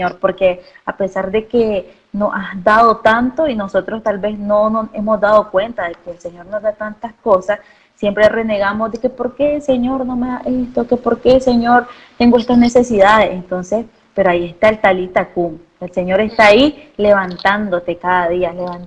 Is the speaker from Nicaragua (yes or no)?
yes; Nicaragua; aquí en mi país, en Nicaragua, a las 3 de la mañana